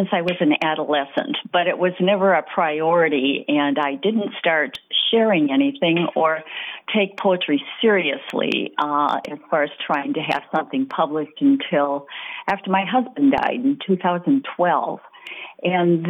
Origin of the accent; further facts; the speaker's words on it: Trout Creek, Michigan, United States; also born or lived in Ontonagon / Stevenson; I was raised in Trout Creek, Ontonagon, and Stevenson, which are all in the Upper Peninsula. And my mother's family comes from that region generations.